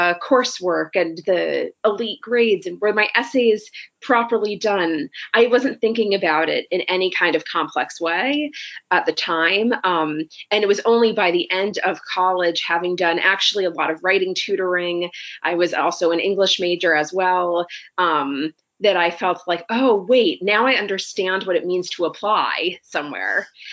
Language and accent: English; Boston, Massachusetts, United States; growing up, I'm from the Boston area. I went to school and had religious study courses and had a high school teacher who really inspired me.